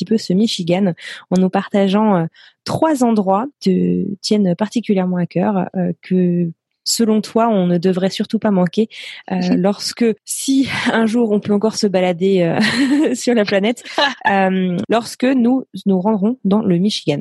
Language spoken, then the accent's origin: French; Brittany, France; Toi, tu viens du sud, moi, je viens de Bretagne.